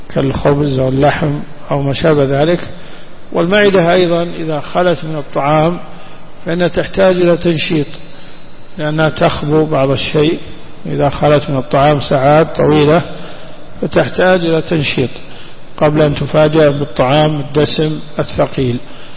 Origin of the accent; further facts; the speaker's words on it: Najd, Saudi Arabia; لكن الحمد لله عندنا في نجد يفطرون على التمر